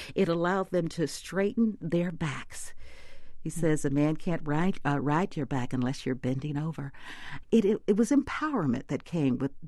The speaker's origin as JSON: {"language": "English", "region": "Arkansas", "country": "United States", "said": "When people hear that I'm from Arkansas and remember those times, they talk about going to this place for barbecue."}